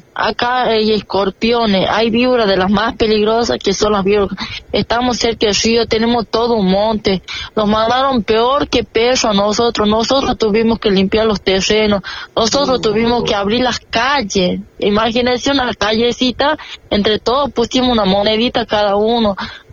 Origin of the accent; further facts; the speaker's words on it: Catamarca, Argentina; Yo, como catamarqueña, nacida y criada en mi tierra